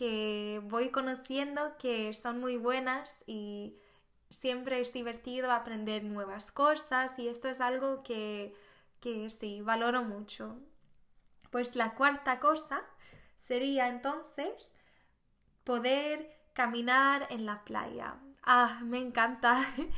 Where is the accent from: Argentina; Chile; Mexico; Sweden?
Sweden; Spanish is a second language; now in Spain; soy una sueca y ahora estoy en España donde hago mi intercambio en la universidad